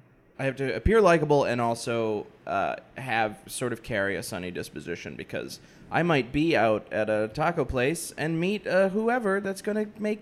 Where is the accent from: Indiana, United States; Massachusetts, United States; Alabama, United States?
Massachusetts, United States; I hail from Massachusetts originally.